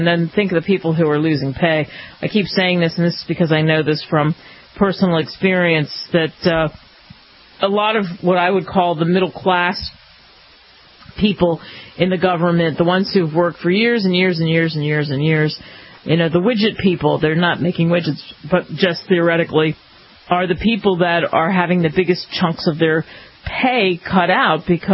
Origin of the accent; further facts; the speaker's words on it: United States; I am an American Muslim, and I love this country, and I love my religion